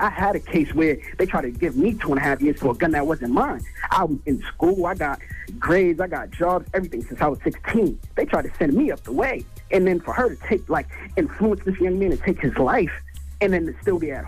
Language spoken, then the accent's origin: English; Massachusetts, United States; I'm from Massachusetts, so it's like the whole, like, court system and everything out here is shaky.